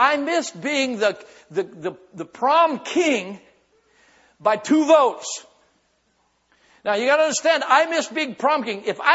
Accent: Minnesota, United States; I was from Minnesota, so Canada was the fishing trip when you were in ag class, farm community ag class.

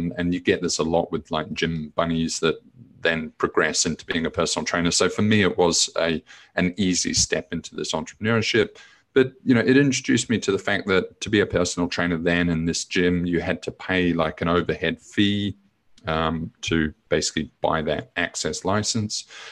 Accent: New Zealand; moved away as an adult; now in Australia; I moved country at that time. So I moved from New Zealand to Australia.

